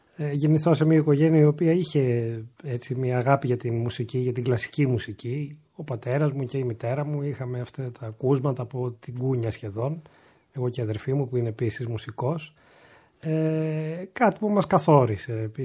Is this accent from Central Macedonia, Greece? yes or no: yes; Thessaloniki, Central Macedonia, Greece; εγώ είμαι Θεσσαλονικιός και έτσι κι αλλιώς μεγάλος, είμαι γέννημα Θρέμα και με έναν τρόπο έχω καθοριστεί πολύ από την πόλη αυτή